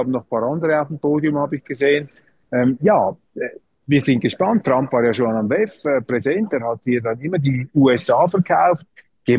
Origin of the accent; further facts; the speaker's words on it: Switzerland; Also das muss man als Schweizer ernst nehmen.